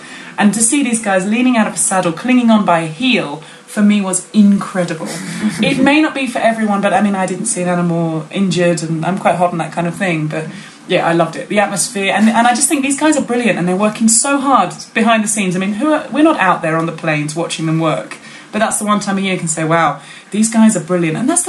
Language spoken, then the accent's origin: English; England, United Kingdom; which is really embarrassing for us as English people